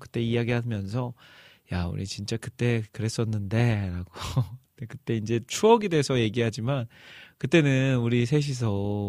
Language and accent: Korean; Iksan, North Jeolla, South Korea; 저희 고향교회, 익산 팔봉교회라는 교회, 저는 어릴 적부터 이제 태어날 때부터 그 교회에서 자라왔는데